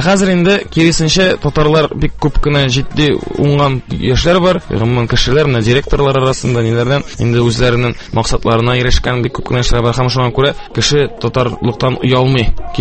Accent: Kazan, Tatarstan, Russia; born there; 30 октябрында 1982 жылына дүйнөгө барыкка келдим. Өзүм мен Казанда тудым. Әти шулай ук Казан егети, ул да булса менә элек Яңа Бистә дигән бистә бар ие. Шунда туып үскән, аның әти-әнисе Арша ягыннан килгәннәр. Әни минем тумышы белән Финляндиядә туган.

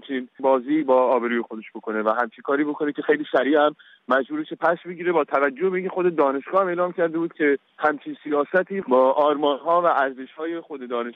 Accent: Iran; به عنوان یک ایرانی

